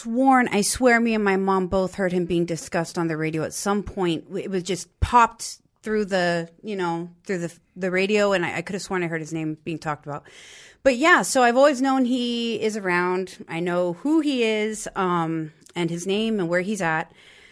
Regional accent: Tucson, Arizona, United States; And I am from Tucson, Arizona.

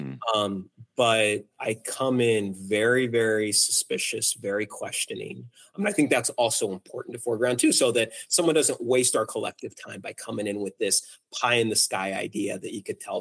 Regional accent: Arizona, United States; I grew up in Southern Arizona.

